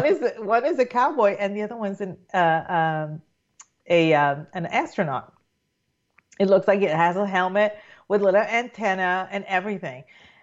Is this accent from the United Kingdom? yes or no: no; Puerto Rico; In my hometown, there is this area called La Piedra Escrita, which means the written stone.